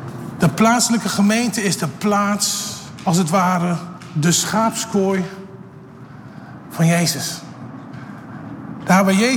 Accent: Netherlands; ik ben Nederlander, ik weet wel heel duidelijk wat ik ervan vind.

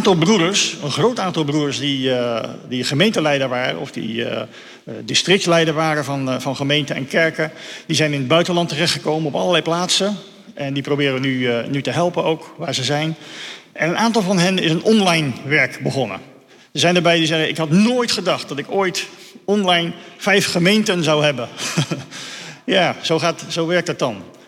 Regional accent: Dedemsvaart, Overijssel, Netherlands; voor degenen die me niet kennen. Ik kom uit Dedemsvaart.

